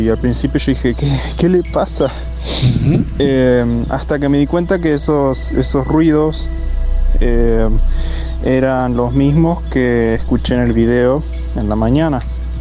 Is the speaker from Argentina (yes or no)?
yes; Argentina; soy argentino.